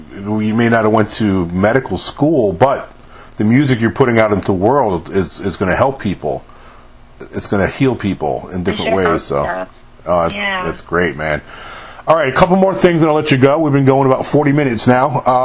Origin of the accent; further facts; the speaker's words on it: New York, United States; also born or lived in California / South; I was born and raised in New York, but after I served in the Navy, I stayed in the South, and I lived out in California for a little while, but I've been living down in the South for over 20 years.